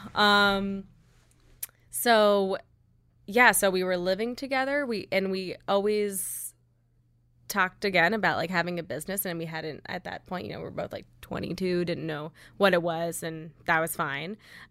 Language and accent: English; West Palm Beach, Florida, United States; But the long answer is really that Megan and I grew up in West Palm Beach, Florida.